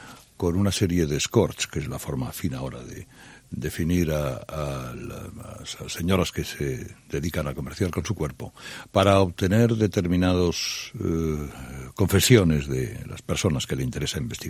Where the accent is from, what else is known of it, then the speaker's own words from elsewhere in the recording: Andalusia, Spain; que soy andaluz como usted